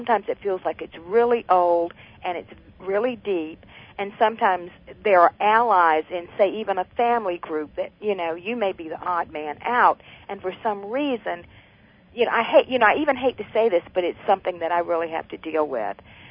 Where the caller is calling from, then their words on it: United States; Continental United States.